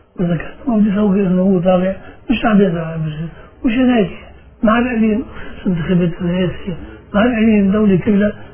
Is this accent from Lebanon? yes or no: yes; Lebanon; انا مني ولا مسيحي ولا سني ولا درزي ولا شيعي ولا شيء انا لبناني